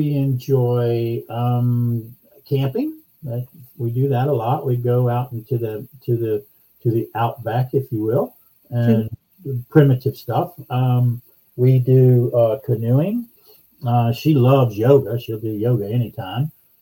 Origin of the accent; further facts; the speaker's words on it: Atlanta, Georgia, United States; I grew up in Atlanta. I guess my cognitive years were spent in Atlanta, my college years in Atlanta.